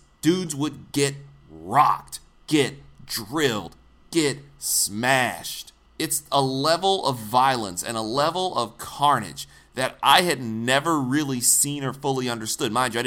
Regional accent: Detroit, Michigan, United States; I first got introduced to football while I was a little boy growing up in Detroit.

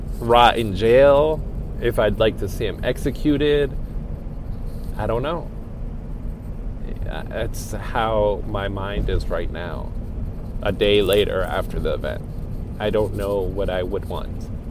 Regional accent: United States; As an American, if you go to the gun range, those people who you are quote-unquote afraid of or whatever, you're not going to be afraid of because you're part of the gun culture then.

